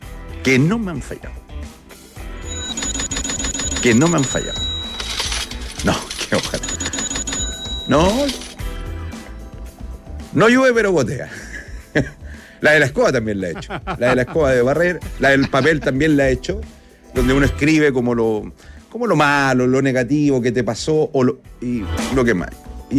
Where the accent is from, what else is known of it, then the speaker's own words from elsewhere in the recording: Chile; Somos los chilenos cabaleros.